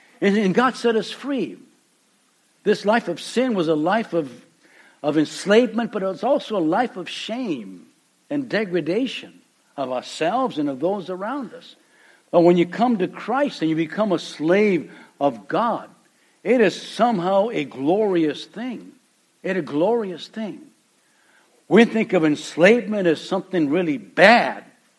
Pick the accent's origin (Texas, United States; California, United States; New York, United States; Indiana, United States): California, United States; Calexico; See, we came from Calexico. Calexico is a little town way in the south of the, you know, Southern California, right in the border. It's like, you know, it's 120 degrees in August down there.